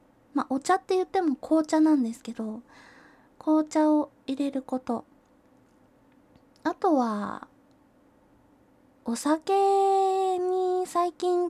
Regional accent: Kyushu, Japan; 出身地は、九州のどこかです。九州のどこか、まあ、食べ物の美味しい県です。

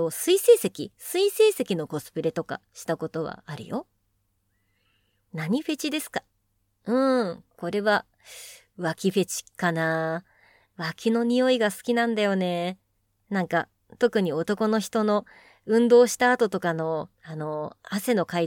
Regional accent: Kanagawa, Japan; 神奈川県ですね。はい。なので、特に訛りなどとかはないですかね。でも、なんとかダベっていうのが確か神奈川県の方言なんだったっけ？なんか、もう別に使わないかなって感じするけど

